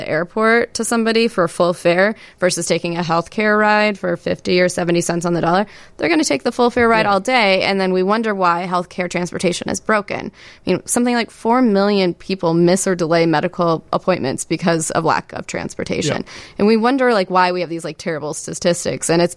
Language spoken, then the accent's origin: English; Iowa, United States; I grew up in Iowa, in a town of like 25,000 people.